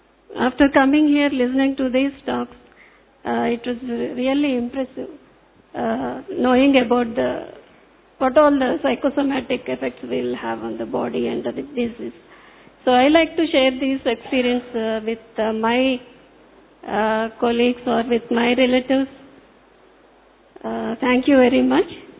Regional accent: Hyderabad, Telangana, India; English is a second language; I am coming from Hyderabad. First time I am coming here actually.

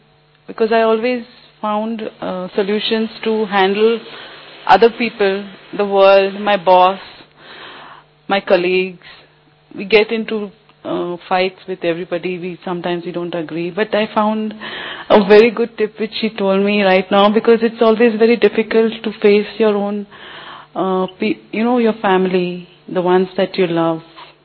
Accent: Mumbai, Maharashtra, India; I'm from Mumbai.

